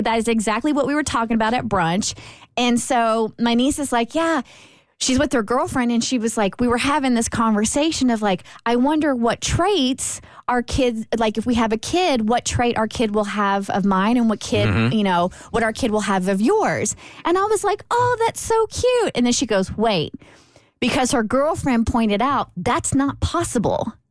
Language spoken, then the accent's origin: English; Kentucky, United States; See, we're all from Kentucky, so I felt like this was a completely suitable question to ponder.